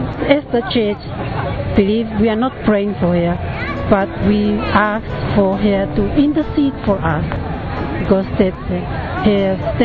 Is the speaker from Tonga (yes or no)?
yes; Tonga; now in Rome, Italy; I'm from Tonga, but I'm staying in Rome in the meantime.